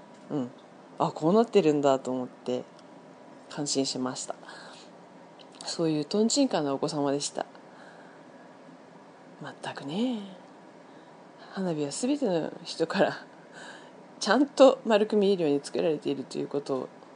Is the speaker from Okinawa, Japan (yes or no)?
no; Niigata, Japan; でも私の実家はさらに新潟市なんですけど